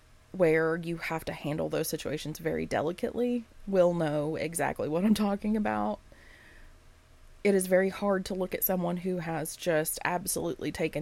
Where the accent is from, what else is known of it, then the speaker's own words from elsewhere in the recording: United States; Being an American trying to get healthcare is insane.